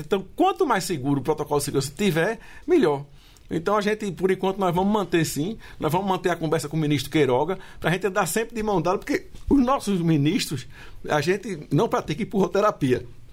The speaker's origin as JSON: {"language": "Portuguese", "region": "Pernambuco", "country": "Brazil", "said": "sou pernambucano"}